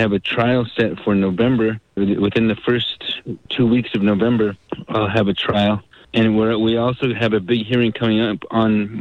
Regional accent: United States; Yeah, I grew up on the Standing Rock Reservation, and I've lived here now for the last 4 years.

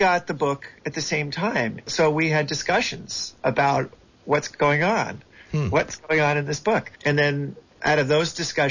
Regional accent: Pelham, New York, United States; Yes, I grew up right next to New Rochelle. Uh-huh. And my hometown high school is

